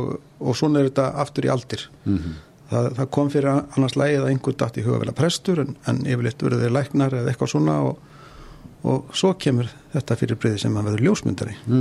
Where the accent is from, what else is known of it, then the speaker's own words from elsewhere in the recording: Reykjavík, Capital Region, Iceland; og ég fættur 13. maí 1965 og ég miðbæingur, vesturbæingur, fættur á hérna Klappastíg og síðan elst ég upp í prófessorhverfinu með Vatnsmýrina fyrir rammi